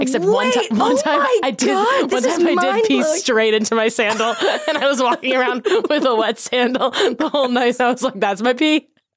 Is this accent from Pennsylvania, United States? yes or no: yes; Philadelphia, Pennsylvania, United States; now in New York, United States; because I'm from Philly, and then I've been living in New York for the past 4.5 years, and I think I didn't realize how bad things smell.